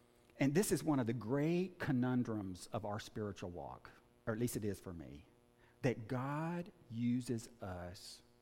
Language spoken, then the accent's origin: English; Texas, United States; also born or lived in Kentucky, United States; I'm from Texas, and I still love Texas. I still get a little perturbed today when people introduce me as a native from Texas, when they're introducing me.